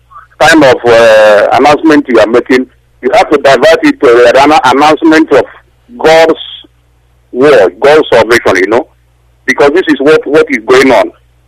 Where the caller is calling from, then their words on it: Bahamas; I'm calling from Bahamas.